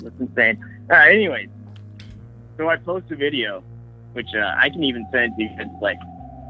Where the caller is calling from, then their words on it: Sacramento, California, United States; from Sacramento, California.